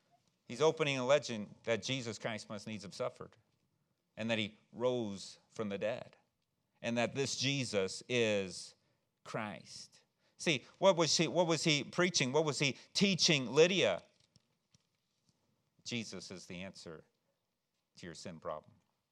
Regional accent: Chicago, Illinois, United States; Boy, look at Chicago. I'm from Chicago, so I paid attention.

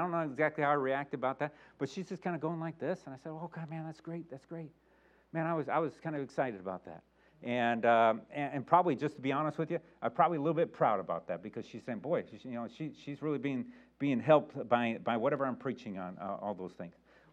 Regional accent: Chicago, Illinois, United States; especially me growing up in the Chicago area. The Chicago area is 85% Catholic

